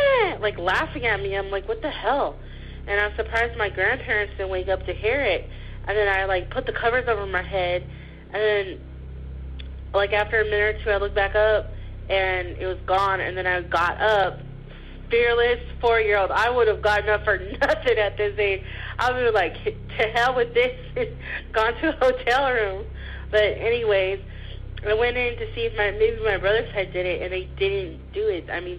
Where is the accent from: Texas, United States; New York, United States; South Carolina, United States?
Texas, United States; I'm calling again. Okay, I'm from Texas.